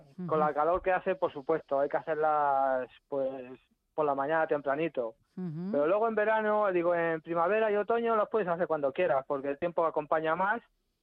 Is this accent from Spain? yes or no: yes; San Martín, Spain; Y como mi pueblo, pues para mí no hay nada. Aunque España es muy bonita por donde quiera que vayas, pero San Martín es especial.